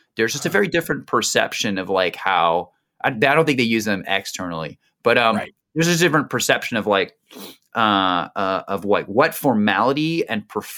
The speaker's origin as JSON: {"language": "English", "region": "East Coast", "country": "United States", "tie": "born or raised there", "said": "Like for me, I grew up on the East Coast. You know, I started work in New York, right?"}